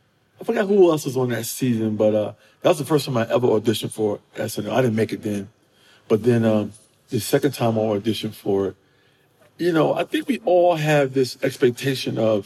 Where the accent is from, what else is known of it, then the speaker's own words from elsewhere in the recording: New York, United States; now in Los Angeles, United States; I'm a New Yorker, but, you know, I had just moved out here.